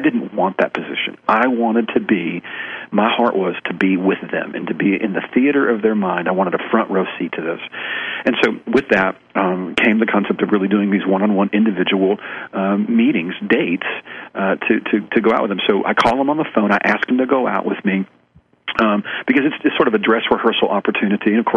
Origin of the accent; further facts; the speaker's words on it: Texas, United States; I was raised here in Texas with a very acute style